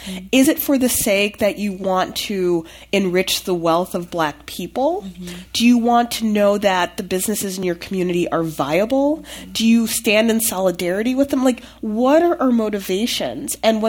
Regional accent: Midwest, United States; You know, I'm from the Midwest and it gets so cold in the wintertime

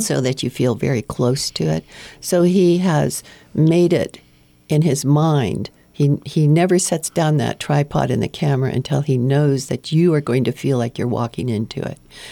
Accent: California, United States; And we're from California original, and we were stunned when we went into the Everglades.

